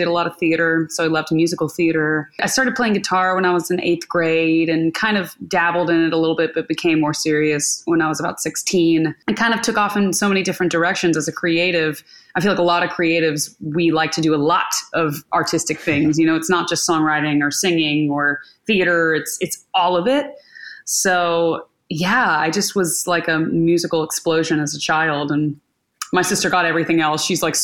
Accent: Houston, Texas, United States; I'm from Houston, Texas, and she comes from a musical family.

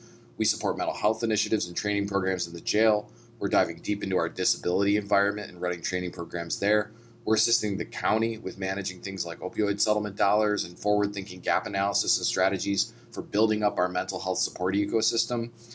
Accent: Detroit, Michigan, United States; moved away as an adult; now in Carmel, United States; I mean, I grew up in Detroit, but I've lived in Carmel for, I don't know, 11 years now.

